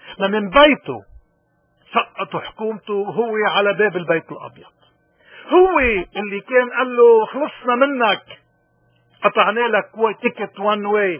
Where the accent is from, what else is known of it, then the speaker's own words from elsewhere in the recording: Lebanon; واللي بالواقع نحن بحاجة إلى اليوم لمفهومها لروحيتها كلبنانيين